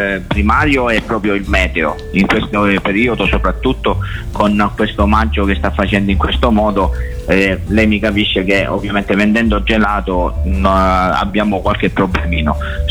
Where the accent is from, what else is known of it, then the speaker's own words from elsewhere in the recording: Reggio Calabria, Calabria, Italy; io sono di Reggio Calabria, quindi praticamente prediligo i frutti della mia terra